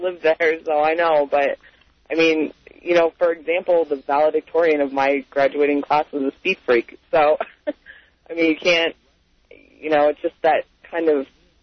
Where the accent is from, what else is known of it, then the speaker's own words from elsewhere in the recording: Cary, Illinois, United States; now in Broomfield, United States; I grew up in Cary, Illinois, and I graduated from Cary Grove High School.